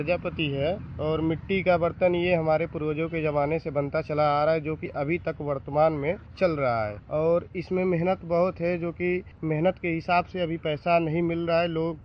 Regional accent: Uttar Pradesh, India; जनपद मेरा है देवरिया, और मैं लार्ड टाउन का रहने वाला हूं, जो कि मेरा गांव पड़ता है सुनराबारी, लार्ड टाउन में ही है सुनराबारी

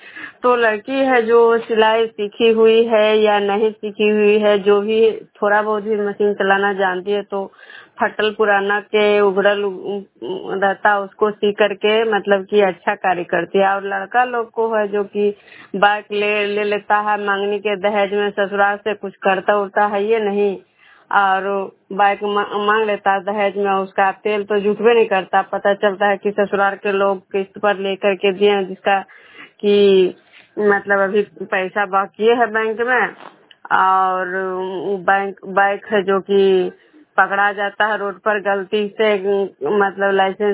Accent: Vishnupur, Bihar, India

